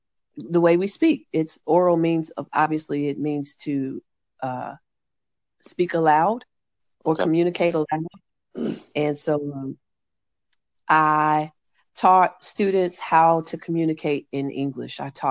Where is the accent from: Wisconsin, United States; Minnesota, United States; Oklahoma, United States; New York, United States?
Oklahoma, United States; Oklahoma City; now in Georgia, United States; I am originally from Oklahoma City. Mm-hmm. Moved here to serve a ministry and to finish school.